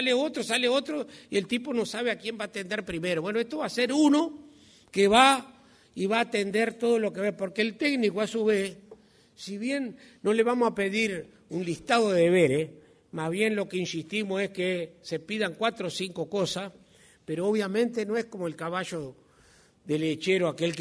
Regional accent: Uruguay; somos uruguayos, no somos ni alemanes ni japoneses

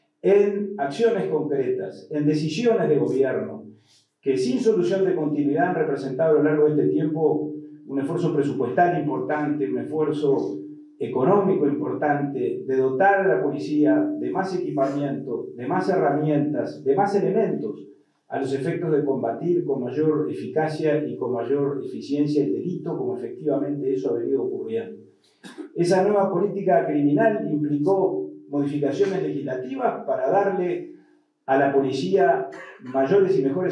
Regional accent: Uruguay; somos todos orientales, somos todos uruguayos

